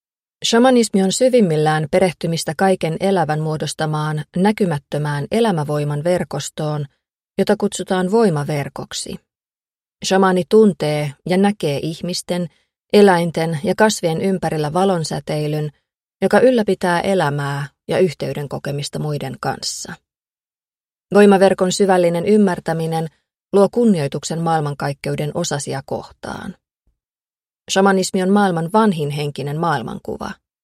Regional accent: Pello, Lapland, Finland; Käytän mielelläni ilmaisua lappilainen, koska olen kotoisin Lapista, Pellosta, mutta en ole etnisesti saamelainen. Olen kuitenkin kasvanut saamelaisten perinteiden ja ajatusmaailman vaikutuspiirissä

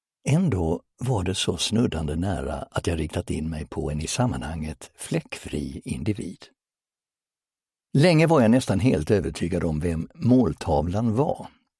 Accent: Laholm, Halland County, Sweden; Jag har i vanlig ordning valt att använda min hemkommun Laholm som underlag

